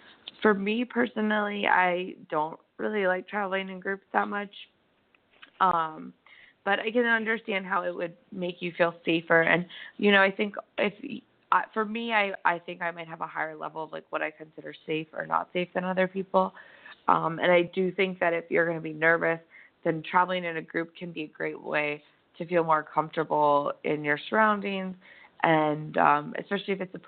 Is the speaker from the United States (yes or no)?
yes; Southampton, New York, United States; I actually just finished the first draft of a book about farmers in my hometown, Southampton, which is also known as the Hamptons.